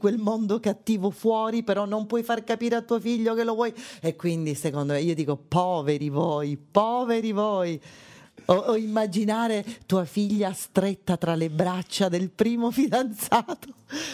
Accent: Augusta, Sicily, Italy; come facevo io quando ero ragazzina ad Augusta e osservavo il mondo

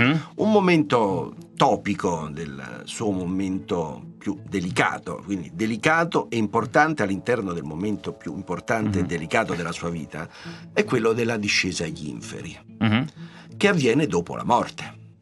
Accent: Rome, Lazio, Italy; quindi trasteverino come me, in qualche modo siamo romani e viviamo questa città

